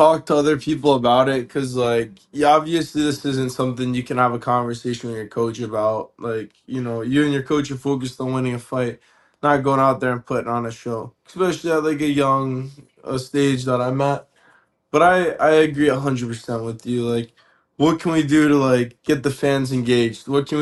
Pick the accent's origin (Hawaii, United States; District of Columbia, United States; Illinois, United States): Hawaii, United States; I'm born and raised in Hawaii. I'm Sicilian Armenian.